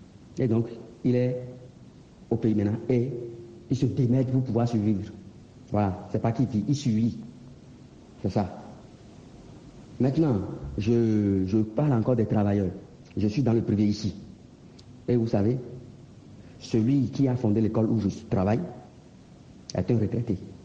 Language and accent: French; Benin; now in Niger; je suis béninois résident au Niger.